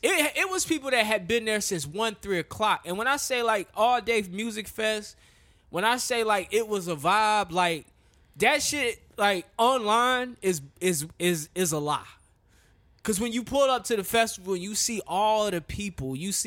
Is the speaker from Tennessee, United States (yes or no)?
no; Charlotte, North Carolina, United States; I come from Charlotte